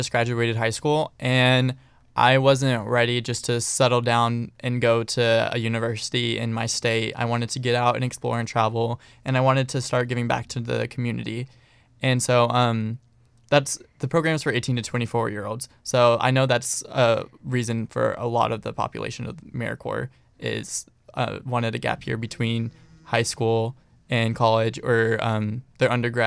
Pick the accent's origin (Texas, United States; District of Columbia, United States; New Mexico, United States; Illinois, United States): New Mexico, United States; Mexico originally, so coming all the way up here, it's definitely a way new experience.